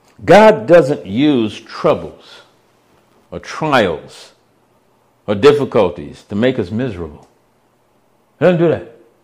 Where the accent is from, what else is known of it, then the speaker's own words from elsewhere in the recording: the South, United States; I grew up in the South.